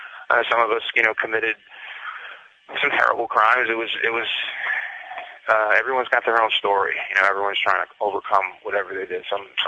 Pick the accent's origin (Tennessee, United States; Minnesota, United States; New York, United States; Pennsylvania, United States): New York, United States; Brooklyn; I grew up in Brooklyn. We moved to Hell's Kitchen, and I hung out with a crew of kids that I thought were really cool.